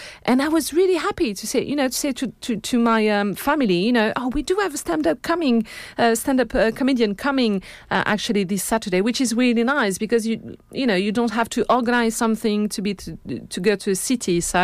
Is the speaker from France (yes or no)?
yes; France; English is a second language; And you know, as you hear, I'm French, I'm not English